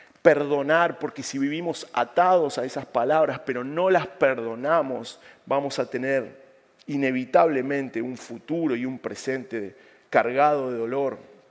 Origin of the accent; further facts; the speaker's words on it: Argentina; nosotros los argentinos especialistas somos en esto.